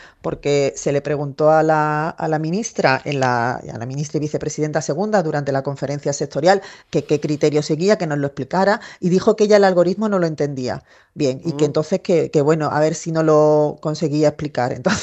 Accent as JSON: {"language": "Spanish", "region": "Andalusia", "country": "Spain", "said": "tan españoles y tan europeos somos los andaluces como cualquier otro ciudadano de España."}